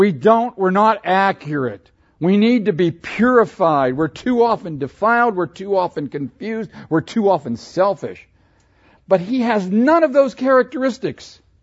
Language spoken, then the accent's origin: English; Pennsylvania, United States; I grew up in Pennsylvania. We just call them regular Joes.